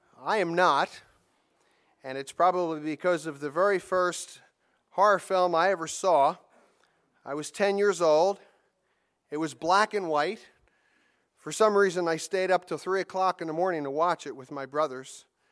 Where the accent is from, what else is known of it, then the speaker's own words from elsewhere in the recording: England, United Kingdom; Because we're English people. We're English speaking people. I know the people in London might not think we speak English. We don't speak the King's English, but we speak a form thereof.